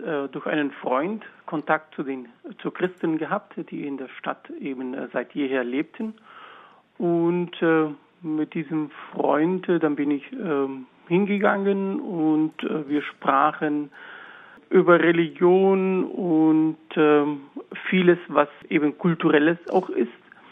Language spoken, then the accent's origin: German; Antakya, Hatay, Turkey; Ich bin damals von Antakya, das ist meine Heimat im Osten der Türkei, im Südosten der Türkei, nach Mardin gegangen.